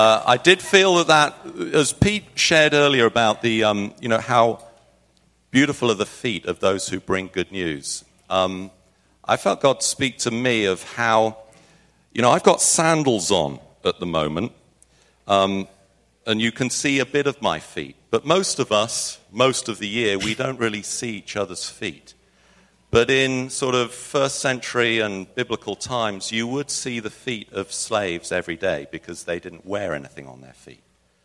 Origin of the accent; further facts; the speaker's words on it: Zimbabwe; born there; I was born in Zimbabwe.